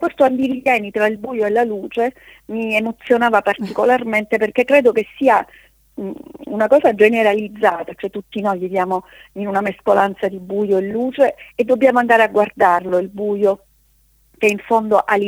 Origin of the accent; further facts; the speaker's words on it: Reggio Calabria, Calabria, Italy; born there; now in Messina, Italy; io sono strettese pienamente, vivo sulle due sponde. Sono nata a Reggio, vivo a Messina, ma non smetto di andare avanti e indietro